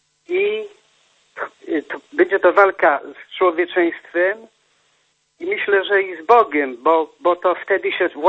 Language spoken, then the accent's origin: Polish; Wieliczka, Lesser Poland, Poland; ja jestem z Polski, z Małopolski, a dokładniej to z okręgu wyborczego Tarnów